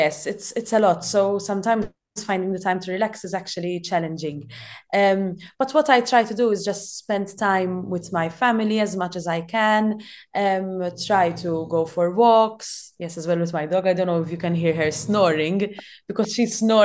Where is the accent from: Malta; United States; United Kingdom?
Malta; Gozo; I'm also from Gozo, so I need to keep on traveling between Malta and Gozo.